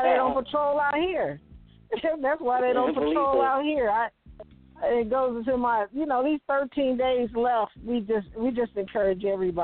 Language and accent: English; Chicago, Illinois, United States; And I'm from the Chi-Town.